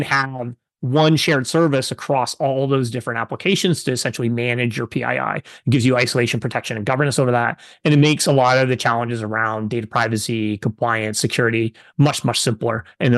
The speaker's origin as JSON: {"language": "English", "country": "Canada", "tie": "born or raised there", "said": "they had three kids growing up in Canada and the amount of gear that you need to put on a child to get them out in the winter."}